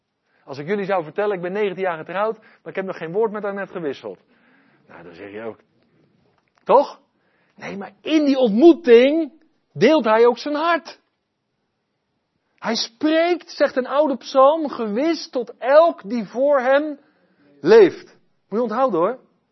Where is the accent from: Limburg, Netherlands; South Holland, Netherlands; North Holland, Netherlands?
South Holland, Netherlands; Westland; Ik ben in het Westland opgegroeid, glastuinbouw.